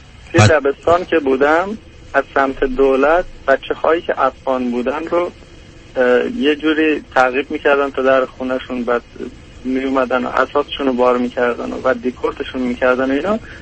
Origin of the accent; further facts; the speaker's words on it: Iran; born there; من پدر و مادر من افغان هستم و خودم ایران متولد شدم، یعنی اکثر ما تو ایران متولد شدیم